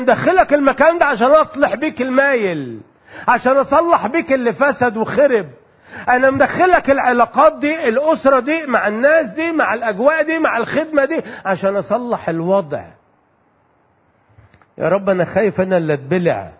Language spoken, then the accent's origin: Arabic; Egypt; ما يعرفوش كلمة زلطة دي اللي احنا بنقولها عندنا في مصر هنا